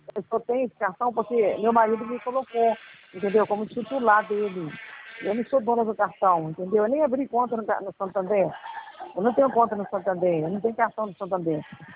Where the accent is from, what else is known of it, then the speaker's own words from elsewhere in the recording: Magé, Rio de Janeiro, Brazil; Eu sou de Magé, eu sou do Rio de Janeiro, município de Magé